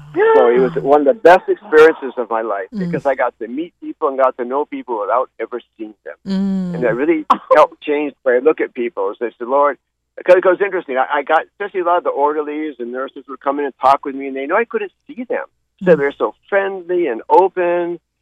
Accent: Honolulu, Hawaii, United States; I grew up in Honolulu, first in Aina Haina when we were really little, and then my family moved up to the back of Manoa Valley when I was in first grade, and that's where I grew up.

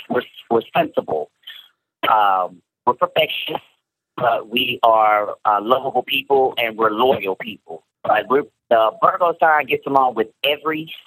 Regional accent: Dallas, Texas, United States; Born and raised in Dallas. Dallas Cowboys fan to the day I die.

